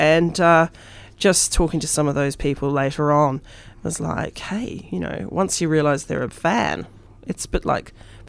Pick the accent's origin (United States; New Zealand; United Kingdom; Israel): New Zealand; because I'm from New Zealand, I knew very little about Australian culture.